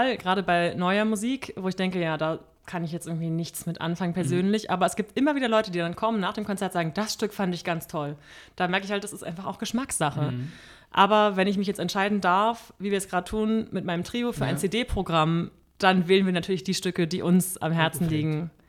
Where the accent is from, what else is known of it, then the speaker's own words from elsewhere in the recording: Berlin, Germany; Und natürlich komme ich aus Deutschland und in Berlin habe ich meine Kontakte, ich bin Berlinerin